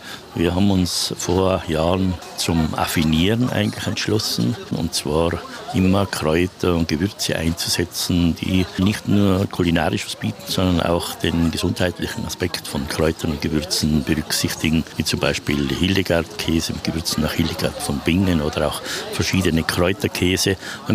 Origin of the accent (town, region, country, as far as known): Tyrol, Austria